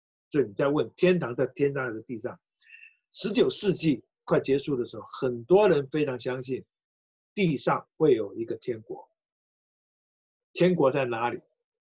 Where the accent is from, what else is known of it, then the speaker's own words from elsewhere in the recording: Hong Kong; 不要让我们香港人碰到这个